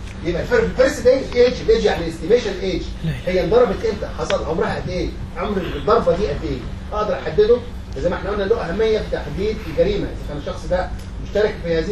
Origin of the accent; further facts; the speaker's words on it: Egypt; بيسموه صرصور الودن احيانا اللغه العاميه بقى عندنا في مصر